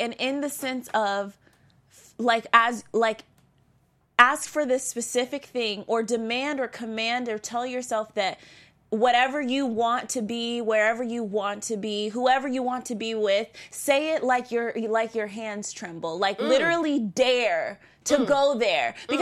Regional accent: Tampa, Florida, United States; I'm from the South and from Florida, Tampa Bay

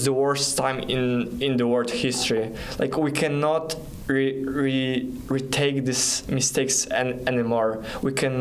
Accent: Poland; English is a second language; now in United States; I would say that Polish, I'm from Poland, and the Polish culture is different than American culture.

